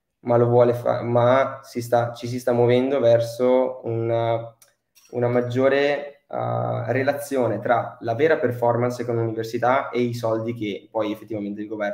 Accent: Genoa, Liguria, Italy; attualmente sono un genovese che arriva da Venezia

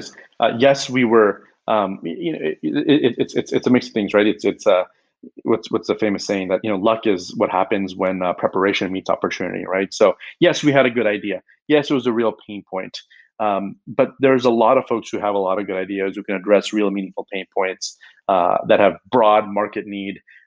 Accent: United States; very different approach and way of communication and teaching and learning style as compared to what I grew up with in the United States.

